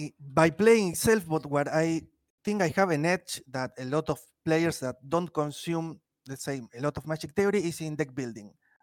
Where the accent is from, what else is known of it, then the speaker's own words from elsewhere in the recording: Argentina; English is a second language; Well, I am from Argentina, South America